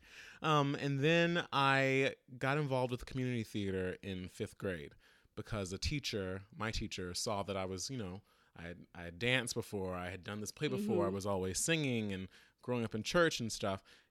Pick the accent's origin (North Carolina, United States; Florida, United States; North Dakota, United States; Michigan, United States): North Carolina, United States; Pinehurst; I grew up in North Carolina in an area called Pinehurst.